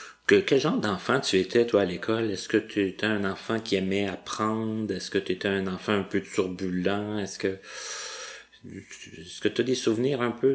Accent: La Sarre, Quebec, Canada; Et moi, je viens de la Sarre.

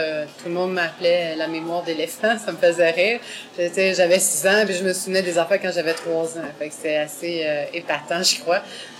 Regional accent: Montreal, Quebec, Canada; born there; Je suis née à Ville-la-Salle, c'est un arrondissement de Montréal.

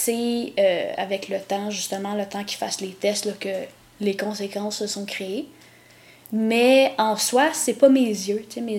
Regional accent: Quebec, Canada; born there; Je suis pas née à Montréal, je suis née au Québec, là, mais je suis née en Estrie.

